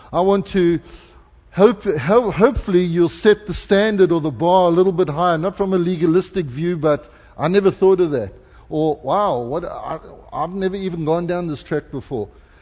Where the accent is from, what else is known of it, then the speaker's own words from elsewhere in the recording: South Africa; now in Canada; I'm a Christian first. Then I'm a South African. I'm a child of God first. Then I'm a South African, and right now I'm becoming a Canadian.